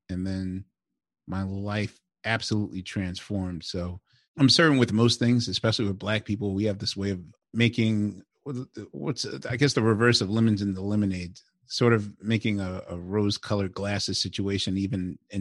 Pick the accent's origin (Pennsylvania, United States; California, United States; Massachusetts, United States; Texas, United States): Pennsylvania, United States; Philadelphia; I'm from West Philly.